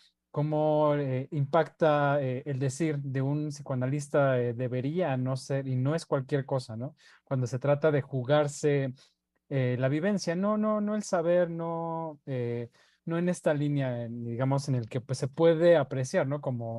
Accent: Mexico; hablando pues desde nuestra formación como psicoanalistas mexicanos.

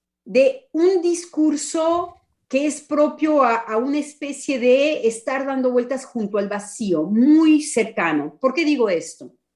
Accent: Mexico; para mi gusto como mexicana, nada de un paciente mexicano.

